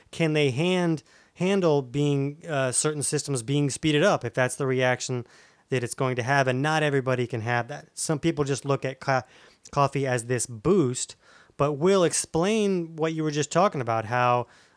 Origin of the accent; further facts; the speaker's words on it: Orange Park, Florida, United States; I'm from Orange Park, Florida.